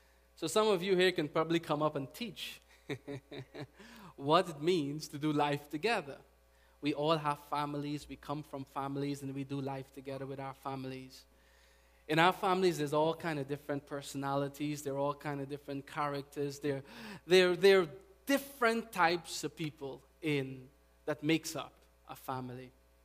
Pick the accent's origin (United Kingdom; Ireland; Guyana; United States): Guyana; I do have an accent. I'm from Guyana.